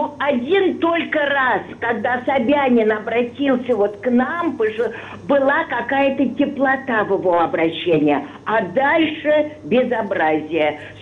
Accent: Moscow, Russia; born there

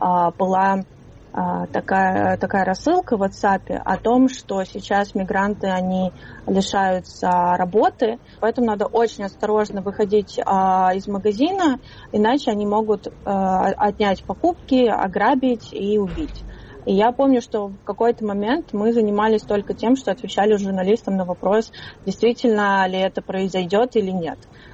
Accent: Russia; born there; русская, да, и никто бы не посмотрел, что откуда там мои родители родом, и когда именно я родилась в России, когда я получила именно гражданство.

